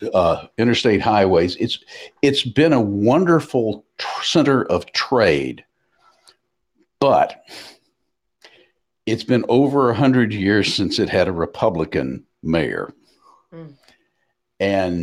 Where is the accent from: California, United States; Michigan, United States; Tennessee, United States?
Tennessee, United States; Nashville; I grew up in Nashville, and Stacey, I'm going to flop the next two stories because I'm just going to go ahead and talk about growing up in Nashville.